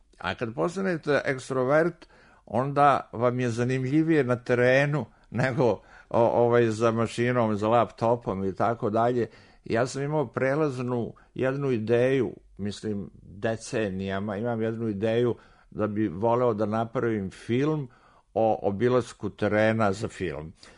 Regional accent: Bosnia & Herzegovina; Znači, 6 dana juna tiče se Bosne, odakle sam ja došao.

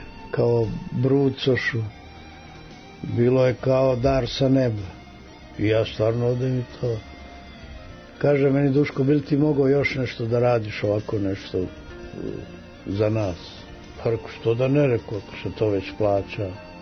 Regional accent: Užice, Šumadija and Western Serbia, Serbia; Ja sam došao iz Užica sa gomilom pesama napisanih u to vreme.

